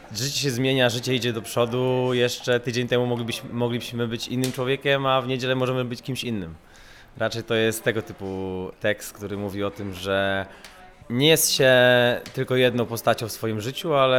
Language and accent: Polish; Lublin, Lublin Voivodeship, Poland; Nie jesteśmy z Warszawy, jesteśmy z Lublina, więc...